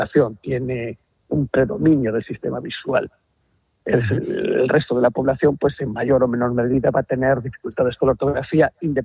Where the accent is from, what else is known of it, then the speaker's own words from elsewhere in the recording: Galicia, Spain; yo soy gallego